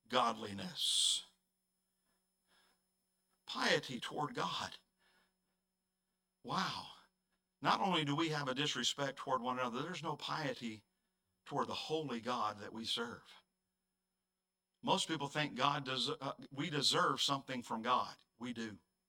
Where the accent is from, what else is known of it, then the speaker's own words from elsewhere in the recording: Texas, United States; Now, I'm from Texas. I like the original Whataburger.